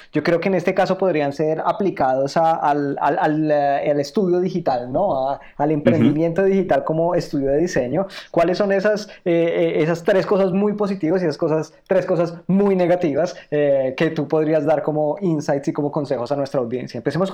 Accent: Colombia; yo como colombiano me siento en el deber de en algún momento poder devolver

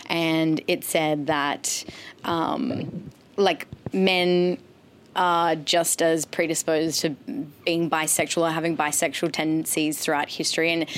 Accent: Gold Coast, Queensland, Australia; For example, I'm from the Gold Coast.

